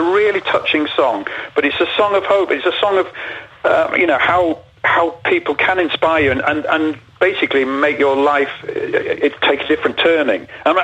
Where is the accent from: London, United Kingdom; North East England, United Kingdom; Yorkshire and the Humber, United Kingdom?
Yorkshire and the Humber, United Kingdom; now in Anglesey, United Kingdom; And we're all from Yorkshire originally, so